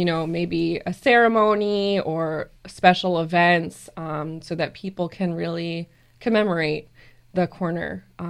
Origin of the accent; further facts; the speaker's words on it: California, United States; also born or lived in Ohio, United States / Texas, United States; I'm from California, living in Ohio, living in Texas